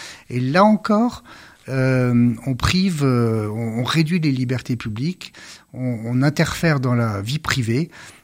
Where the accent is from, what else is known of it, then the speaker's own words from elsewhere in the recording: Grand Est, France; évidemment nous sommes français, on est fiers d'être français